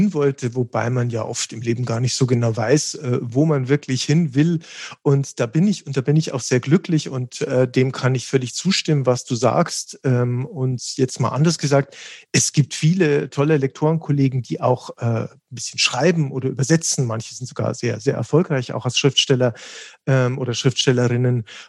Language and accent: German; Bavaria, Germany; meine Eltern hatten auch ein Abonnement im Stadttheater Ingolstadt. Also da komme ich nämlich aus der Nähe.